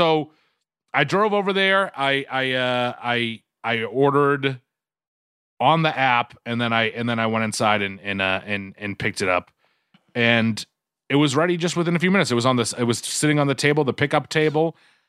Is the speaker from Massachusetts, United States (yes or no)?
yes; Quincy, Massachusetts, United States; I grew up in Duncan territory, of course. Ooh. Quincy, Mass. is Duncan territory.